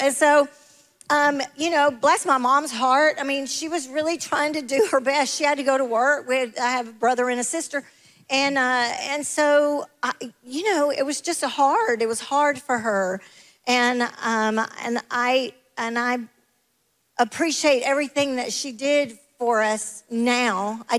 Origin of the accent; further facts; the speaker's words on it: Birmingham, Alabama, United States; Well, I was raised in Inslee, in the inner city of Inslee